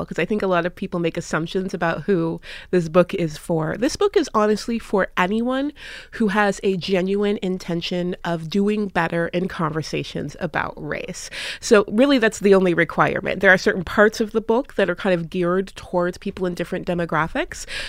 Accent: Seattle, Washington, United States; I grew up in Seattle, Washington, which is a very progressive city. It's also a very white city.

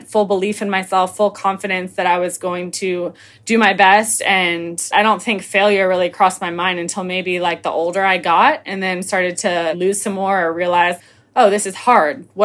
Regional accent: Marco Island, Florida, United States; I'm from Marco Island, a very small town in Florida.

